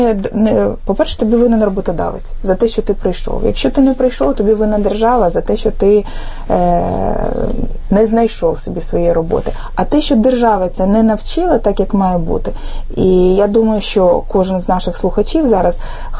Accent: Chernivtsi Oblast, Ukraine; я сама з Чернівецької області, це саме той регіон, звідки люди їдуть і працюють з заробітчанами.

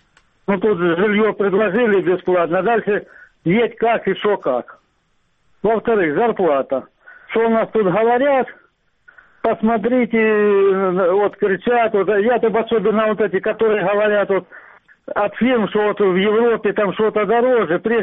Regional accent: Luhansk, Luhansk Oblast, Ukraine; moved away as an adult; переселенец Луганска, живу 5 километров от линии разграничения сейчас.

